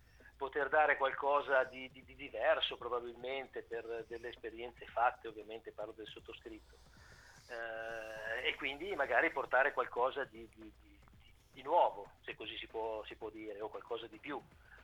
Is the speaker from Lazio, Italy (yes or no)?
no; Milan, Lombardy, Italy; Io sono milanese, sì.